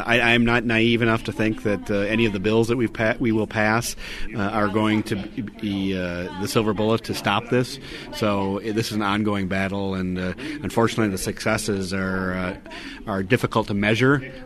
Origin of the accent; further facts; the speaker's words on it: Green Bay, Wisconsin, United States; Well, you know, my hometown, we have a similar task force. Brown County, Green Bay area has a similar task force.